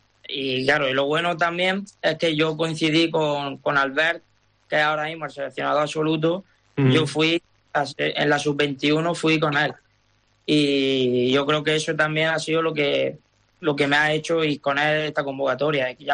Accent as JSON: {"language": "Spanish", "town": "Almería", "region": "Andalusia", "country": "Spain", "tie": "born or raised there", "said": "de haber coincidido de pequeño jugando ahí en Almería"}